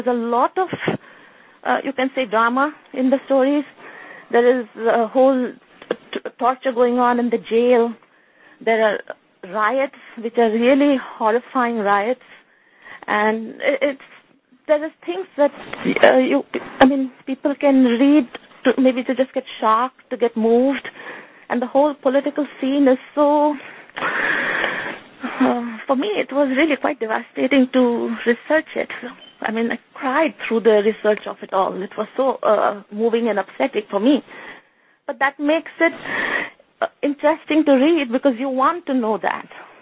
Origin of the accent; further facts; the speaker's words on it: United States; So I was really glad that I am here and I felt confident of doing justice because I'm an American.